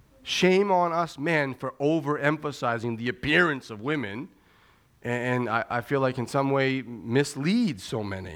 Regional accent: Hudson, Maine, United States; At least where I grew up in Hudson, Maine, you know, Bradford, Maine.

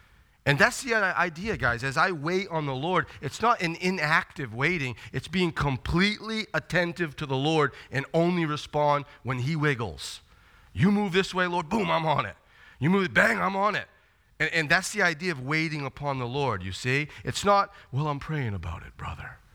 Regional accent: Bangor, Maine, United States; now in Downey, United States; I grew up in Bangor, and my whole life was traffic lights.

